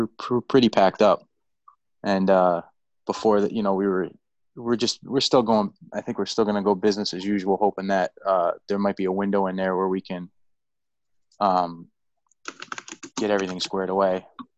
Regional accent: New York, United States; I mean, you know, I'm near Syracuse, so it's I talked to my father the other day, and where I grew up is like near Poughkeepsie, so it's like 70 or 80 miles north of the city.

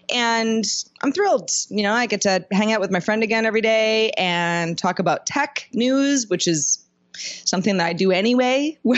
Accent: Sebastopol, California, United States; also born or lived in Santa Cruz, United States; Well, I was born in Santa Cruz, but I grew up in Sebastopol, California. And for everybody who doesn't know where that is, it's in Northern California.

